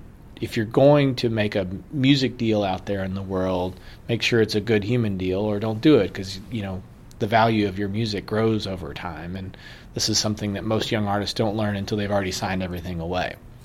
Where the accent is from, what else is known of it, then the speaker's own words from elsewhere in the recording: Kentucky, United States; It was a cool place to grow up, and I think that a huge part of my identity as a musician is tied to being from Kentucky